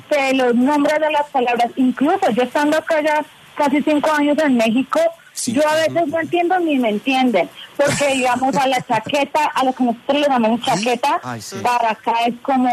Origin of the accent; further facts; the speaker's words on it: Bogotá, Bogotá D.C., Colombia; accent: Bogotá; Yo lo hice con mi acento normal, o sea, como yo hablo colombiano normal